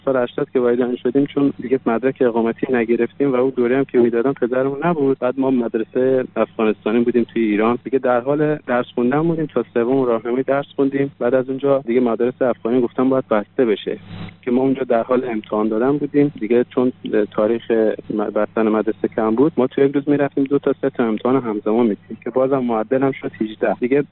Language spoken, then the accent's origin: Persian; Afghanistan; من افغان هستم